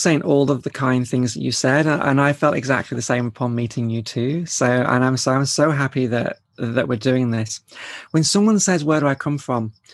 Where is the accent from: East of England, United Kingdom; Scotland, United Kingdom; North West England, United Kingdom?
North West England, United Kingdom; So I was born in South Cheshire, which is a county in England. And so, you know, my first sort of decade was there. I lived in the countryside, lived in a house in, you know, at the end of a lane, with fields all around